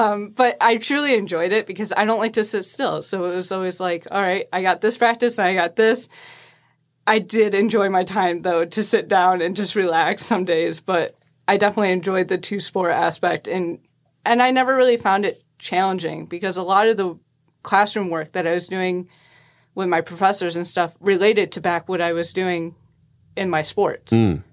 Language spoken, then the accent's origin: English; Deansboro, New York, United States; So I'm originally from Deansboro, New York. It's about an hour away from Oneonta. I played for Waterville High School.